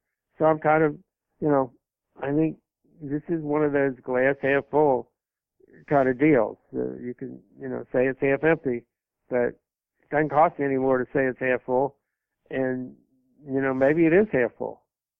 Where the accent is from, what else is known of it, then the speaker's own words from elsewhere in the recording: Kentucky, United States; I mean, growing up in Kentucky, for example, and you'd see one after another, year after year, SEC team come in there